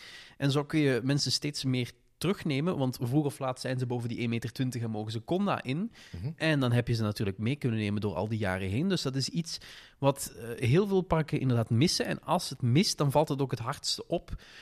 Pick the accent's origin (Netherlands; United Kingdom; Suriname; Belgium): Belgium; Flanders; En ik denk dat bij ons in Vlaanderen misschien